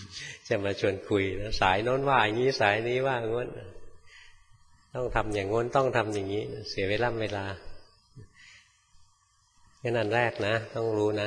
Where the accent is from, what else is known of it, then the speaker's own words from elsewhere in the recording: Bangkok, Thailand; หลวงพ่อเป็นคนกรุงเทพเกิดในกรุงเทพนะโตอยู่ในกรุงเทพจนแก่อยู่ในกรุงเทพ